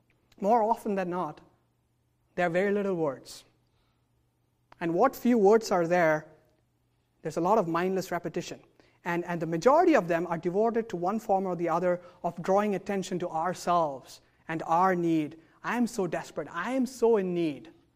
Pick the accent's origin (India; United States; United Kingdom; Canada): India; Now, I grew up in India